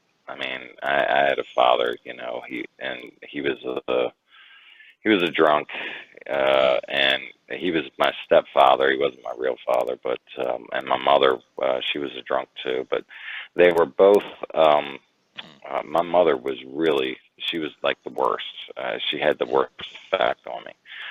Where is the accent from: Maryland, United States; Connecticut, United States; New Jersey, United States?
Maryland, United States; Baltimore; I grew up in Brooklyn, Baltimore. It's a really rough area.